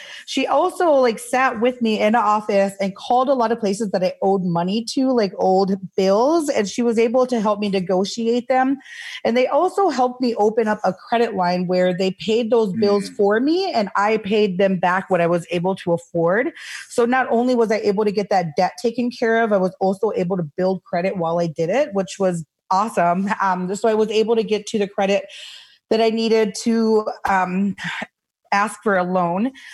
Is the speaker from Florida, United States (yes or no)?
no; Leech Lake, Minnesota, United States; I'm also from Leech Lake.